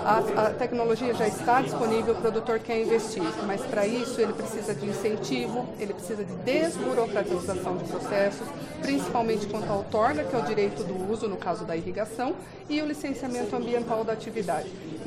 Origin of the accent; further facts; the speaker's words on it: São Paulo, Brazil; Venho de uma região do estado de São Paulo que há 30 anos atrás não tinha irrigação como uma ferramenta de verticalização.